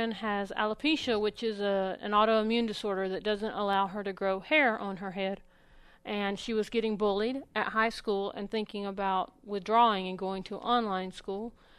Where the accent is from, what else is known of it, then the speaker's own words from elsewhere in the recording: Georgia, United States; I was in Georgia. I grew up in Georgia, so there's a lot... The black community is a lot more... predominant there